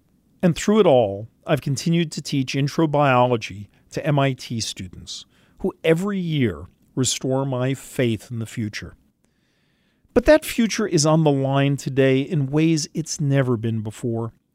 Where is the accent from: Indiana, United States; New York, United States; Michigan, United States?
New York, United States; New York City; I grew up in New York City, a product of the public schools, where I fell in love with math.